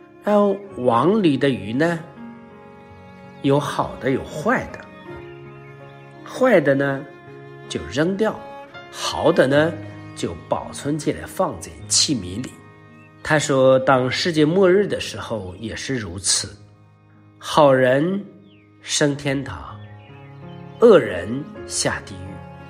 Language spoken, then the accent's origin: Chinese; China; 我们中国人啊，3500多年来，从商朝有甲骨文记载，我们的祖先就告诉我们说